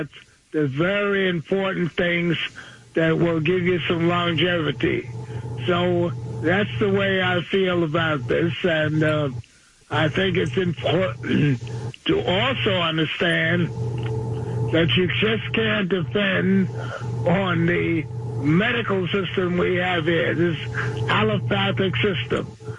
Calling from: Brooklyn, New York, United States; from Brooklyn.

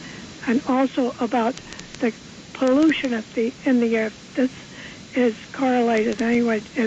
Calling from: New York, United States; from the East Village.

